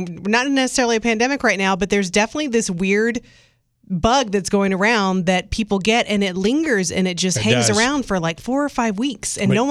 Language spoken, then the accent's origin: English; California, United States; Yeah, because I'm from California.